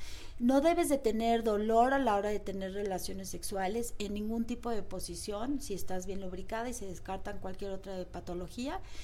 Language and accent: Spanish; Mexico; porque soy mexicana y amo mi país